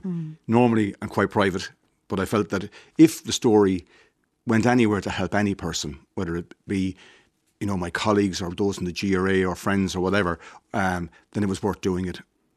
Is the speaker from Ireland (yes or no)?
yes; Thurles, Munster, Ireland; So I grew up in Thurles, home of the GAA. I was a middle child of five, working-class family.